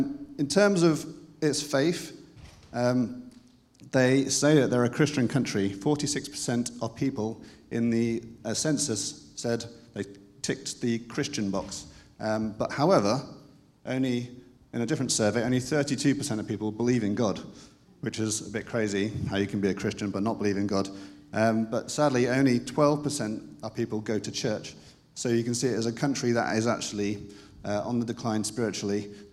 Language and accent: English; England, United Kingdom; we are actually from England. Now, I've been working on my accent for my whole life because I was born in the UK. I didn't live in Sheffield, but we are in Sheffield, right in the middle there.